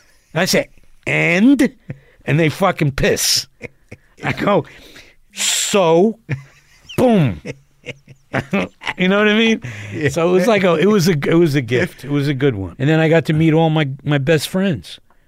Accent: Asbury Park, New Jersey, United States; He's from Manasquan. I'm from Asbury.

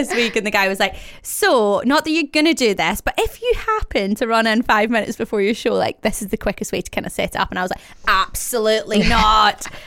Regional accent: Glasgow, Scotland, United Kingdom; So I grew up in Glasgow, so I know the areas, and that makes it so much harder.

